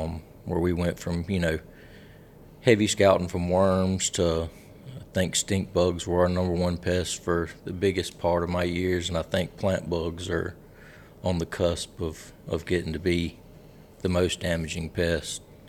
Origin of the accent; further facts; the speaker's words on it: Alabama, United States; So originally I'm from the Wiregrass area, but I used to scout cotton over in southwest Georgia.